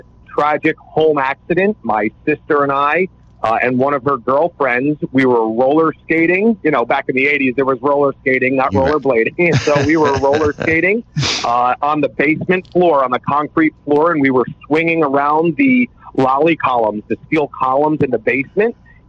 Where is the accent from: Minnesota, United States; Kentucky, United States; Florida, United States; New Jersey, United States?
New Jersey, United States; Well, I'm born and raised in New Jersey. I'm a third generation real estate developer here in New Jersey.